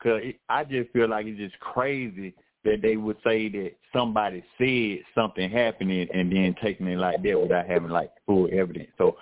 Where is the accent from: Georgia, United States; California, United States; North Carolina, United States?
Georgia, United States; College Park; also born or lived in Oakland City; I'm from what little baby from Oakland City, and then but I was raised in College Park.